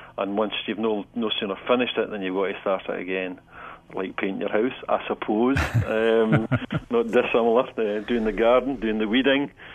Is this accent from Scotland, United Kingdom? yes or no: yes; Scotland, United Kingdom; that does leave me a little bit cold as a Scotsman.